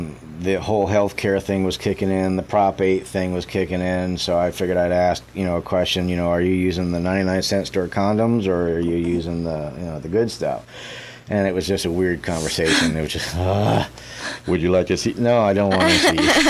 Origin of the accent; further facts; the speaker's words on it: New Hampshire, United States; also born or lived in Memphis / Phoenix / Denver; now in Los Angeles, United States; I came from, I grew up in New Hampshire, went to Memphis, came to Arizona, then to Denver.